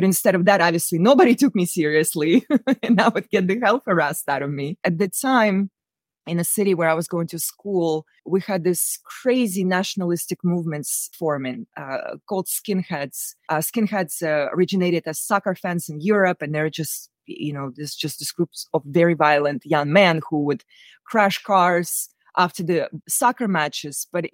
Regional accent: Moscow Oblast, Russia; I was born and raised in Russia, in Central Park, not far from Moscow. Very small town, very similar to Chernobyl.

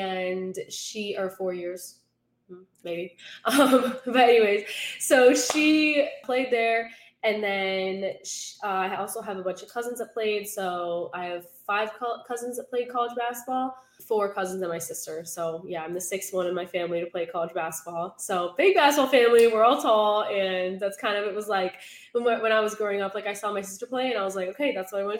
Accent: Buffalo, New York, United States; Yeah, so growing up in Buffalo, I love my hometown. I loved it. My parents still live there. I lived in the same house for my whole life.

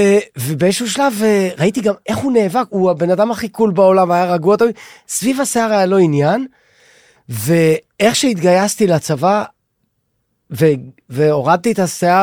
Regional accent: Haifa, Haifa District, Israel; born there; תושב חיפה. נולדתי בחיפה לפני המון שנים.

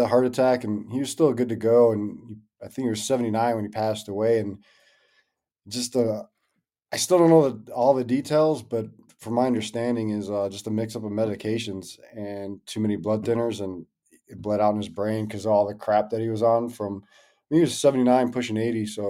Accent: Harvey, Illinois, United States; born there; So I was born in Harvey, Illinois. It's a suburb just south of Chicago. Not the most fun place to grow up

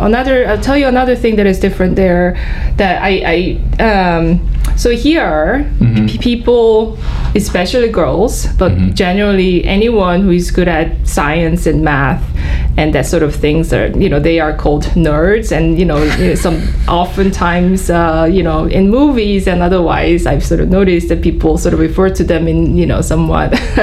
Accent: Seoul, South Korea; So I was born and raised in South Korea, specifically the capital city, Seoul, where I studied until high school there.

